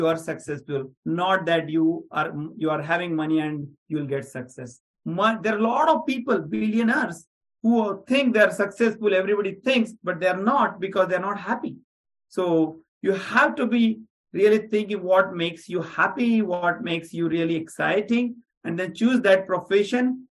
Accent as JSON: {"language": "English", "town": "Belgaum", "region": "Karnataka", "country": "India", "also_born_or_lived": "Mumbai", "second_language": "English", "said": "I'm from city called, probably it is the south of India called Belgaum. I'm from that city, but which is near to Pune."}